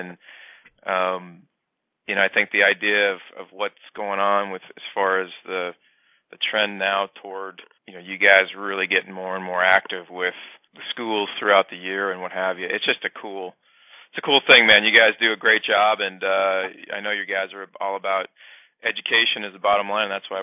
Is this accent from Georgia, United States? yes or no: no; Los Angeles, California, United States; No, I'm from Los Angeles. I went to Granada Hills High School and then Pierce Junior College and then Cal State Northridge.